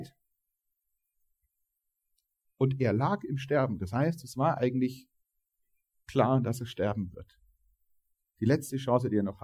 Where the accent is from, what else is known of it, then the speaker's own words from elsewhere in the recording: Magdeburg, Saxony-Anhalt, Germany; bei mir, da wo ich herkomme, Magdeburg, da, Thalhofen, da wo ich wohne